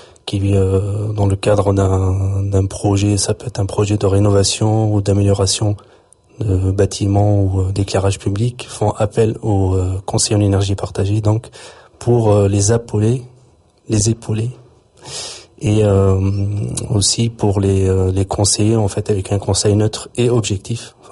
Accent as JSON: {"language": "French", "country": "Tunisia", "moved": "as an adult", "lives_now": "France", "said": "moi, je suis arrivé en France de Tunisie, donc il y a une douzaine d'années, justement pour poursuivre mes études"}